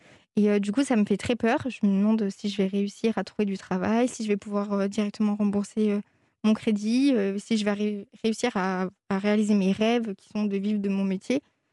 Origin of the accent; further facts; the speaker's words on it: Marseille, Provence-Alpes-Côte d'Azur, France; moved away as an adult; il y a 2 ans, j'ai fait des études à Paris, donc j'avais 18 ans. Mmh. Je suis partie de chez moi, de Marseille, dans une nouvelle ville, en quittant mes parents.